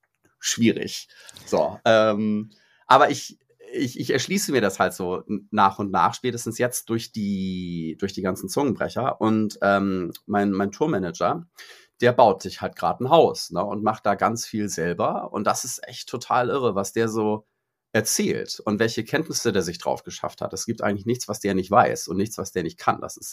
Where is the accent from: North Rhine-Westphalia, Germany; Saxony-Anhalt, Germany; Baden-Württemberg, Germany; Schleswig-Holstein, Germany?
Schleswig-Holstein, Germany; Bad Schwartau; also born or lived in Hamburg / Reinbek; ich bin in Hamburg geboren und habe da aber nur die ersten paar Jahre gelebt. Bin dann mit meinen Eltern nach Rheinbeck in einen Vorort von Hamburg gezogen. Und dann mit meiner Mutter nach Bad Schwartau. Das ist halt so eine 23.000 Einwohner Kleinstadt in Schleswig-Holstein. Nachbarstadt zu Lübeck.